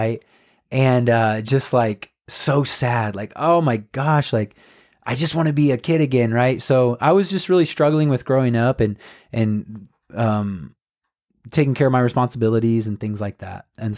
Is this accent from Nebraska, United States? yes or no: yes; Grand Island, Nebraska, United States; By the way, if people don't know, we're from Grand Island. So stayed in Grand Island and went to Central Community College.